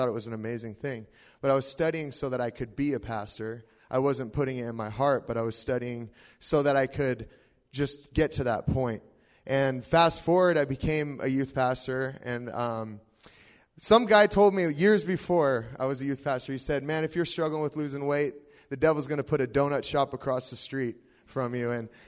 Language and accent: English; Seattle, Washington, United States; I'm from Seattle, around Seattle area.